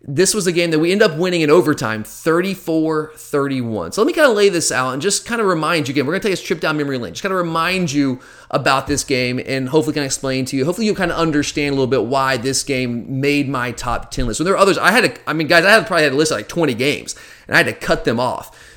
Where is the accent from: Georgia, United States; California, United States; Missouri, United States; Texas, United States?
Georgia, United States; That's when I grew up in Gwinnett County, played in the GFL